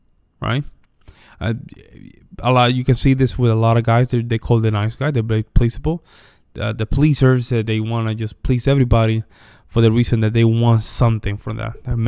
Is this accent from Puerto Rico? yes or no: yes; Puerto Rico; listen, I'm from Puerto Rico. And a lot of things that I used to just notice when I was in Puerto Rico